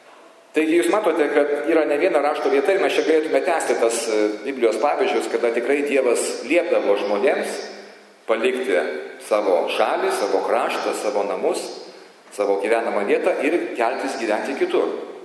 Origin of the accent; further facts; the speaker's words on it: Kaunas, Kaunas County, Lithuania; also born or lived in Utena; aš anksčiau sakydavau, kad aš kaunietis iki kaulų smegenų niekur kitur nenoriu gyventi Kaune.